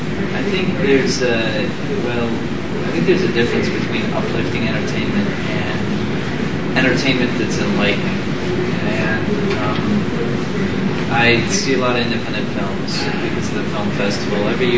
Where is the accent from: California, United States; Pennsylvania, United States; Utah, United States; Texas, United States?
Utah, United States; Salt Lake City; I grew up and I was raised in Salt Lake, and Mormons tend to put bad things away